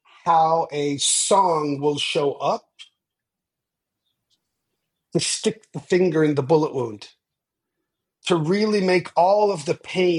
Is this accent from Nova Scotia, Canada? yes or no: no; Newfoundland and Labrador, Canada; and I'm from Newfoundland, so we say the words of a song. We don't use the word lyrics.